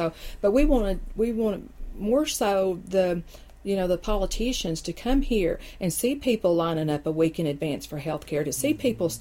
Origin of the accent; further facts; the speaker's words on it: Coeburn, Virginia, United States; In Coburn, which is, yeah, like, you know, 10 minutes from here.